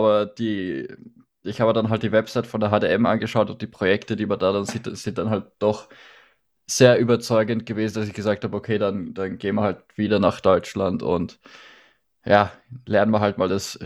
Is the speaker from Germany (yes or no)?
no; Lower Austria, Austria; Ich komme aus dem sonnigen, aktuell verschneiten Österreich, Niederösterreich, um genau zu sein. Den Ort kennt selbst in Österreich keiner. Das ist das schöne Diepholz mit knapp 100 Einwohnern. Also ich komme eher aus der dörflichen Gegend.